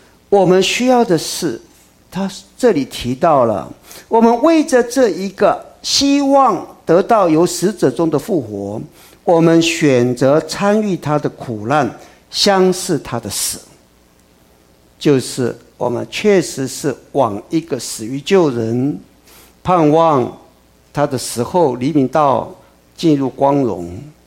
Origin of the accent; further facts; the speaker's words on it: Taiwan; 以前我们小的时候在台湾都有要把一些家中不用的这些破铜烂铁